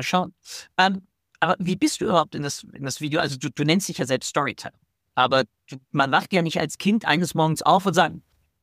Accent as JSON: {"language": "German", "country": "Germany", "said": "was mir zu der Zeit als Deutscher in Österreich nicht bewusst war."}